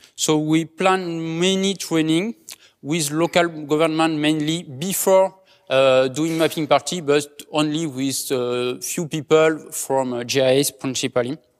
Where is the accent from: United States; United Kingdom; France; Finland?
France; Nouvelle-Aquitaine; English is a second language; I'm from France and particularly from Aquitaine. Aquitaine is a region of France.